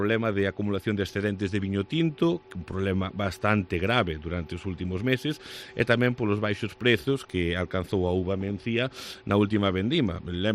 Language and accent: Galician; Vilalba, Galicia, Spain; nos que somos de Vilalba